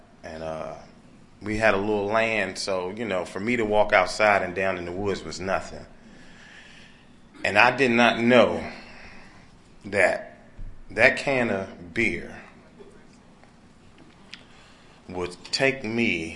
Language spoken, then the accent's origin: English; North Carolina, United States; I was the guy who, I'm from North Carolina, born and raised. Grew up in a family where there was just a mother, my sister, and me.